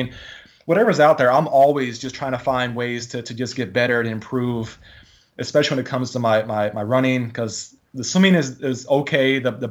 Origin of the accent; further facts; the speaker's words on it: Maryland, United States; I'm born and raised in Maryland.